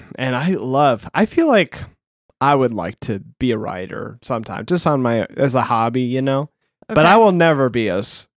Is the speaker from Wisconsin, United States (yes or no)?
yes; Wisconsin, United States; I'm from Wisconsin.